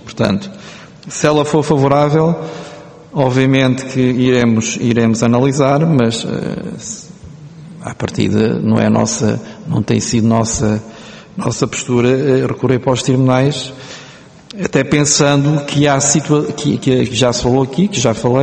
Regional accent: Setúbal, Portugal; eu até sou alentejano, mas sou do distrito de Setúbal

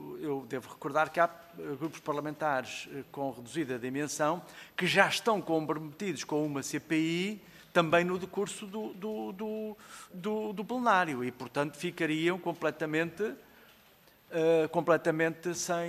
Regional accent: Porto, Norte, Portugal; Não, mas eu também sou de longe, como sabe, não é? Sou do Porto.

